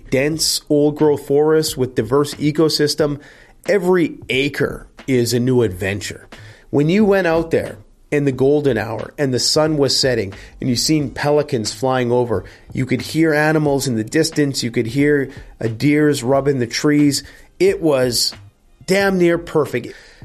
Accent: Canada; And for myself, being … you can basically double or triple that.

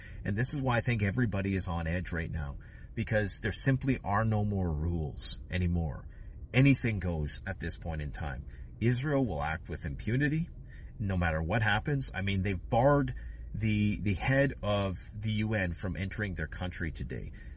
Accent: Canada; I speak in Americans in the third person because I'm Canadian

